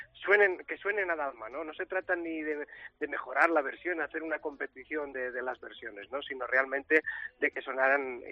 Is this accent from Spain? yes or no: yes; Spain; yo soy un cantante español que quiero cantar todas estas canciones en español